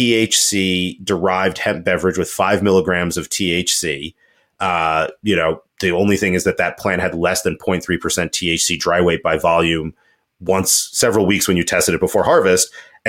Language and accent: English; Colorado, United States; But that also may be because I'm from Colorado and it's not necessarily the same, I think, in other states.